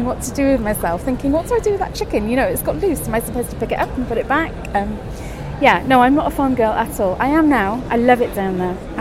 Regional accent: Cardiff, Wales, United Kingdom; I'm not a farm girl at all. I grew up in Cardiff, was born in Cardiff.

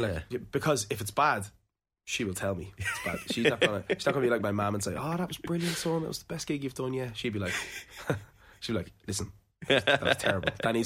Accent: Ireland; And I don't know whether it's just because I'm Irish

